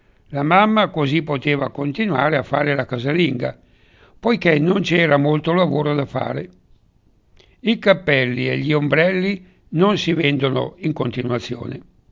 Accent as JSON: {"language": "Italian", "town": "Baggio", "region": "Lombardy", "country": "Italy", "tie": "born or raised there", "said": "sono nato a Baggio nel 1928 in piazza Anita Garibaldi, nella stessa piazza in cui risiedevo da piccolo con i nonni, gli zii e cugini."}